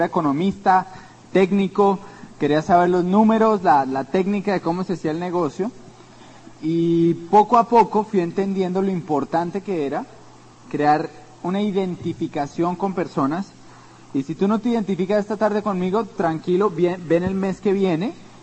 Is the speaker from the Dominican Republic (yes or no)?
yes; Dominican Republic; born there; Yo nací en República Dominicana.